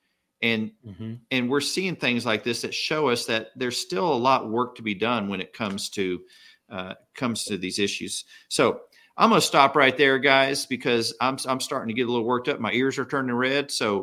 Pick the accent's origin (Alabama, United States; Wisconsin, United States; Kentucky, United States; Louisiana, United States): Louisiana, United States; and I'm from Louisiana, so you probably see me as a little below your level.